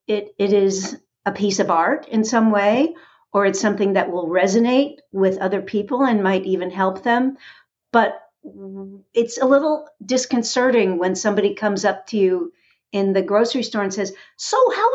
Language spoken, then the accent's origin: English; Beverly Hills, California, United States; I went to bat mitzvahs and bar mitzvahs when I was growing up in Beverly Hills